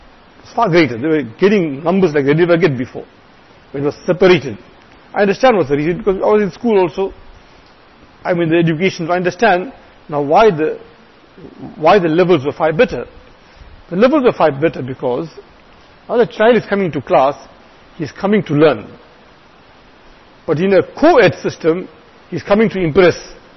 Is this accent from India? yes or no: yes; India; moved away; I remember, you know, when I came from India, the Bakrid style was different.